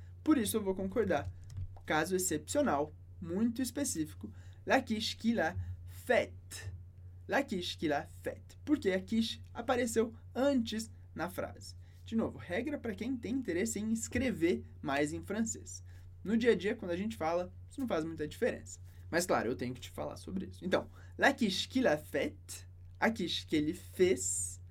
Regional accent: Brazil; born there; no meu caso, je suis né au Brésil. Je suis né au Brésil. Eu nasci no Brasil.

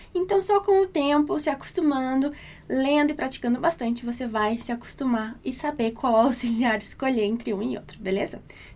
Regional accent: Brazil; born there; Io sono nata in Brasile, que é o meu caso, eu nasci no Brasil.

